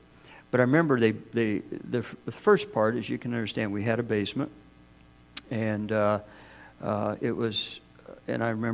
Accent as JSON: {"language": "English", "region": "Kansas", "country": "United States", "said": "everybody, first thing I say to somebody who doesn't know me, we're from Kansas"}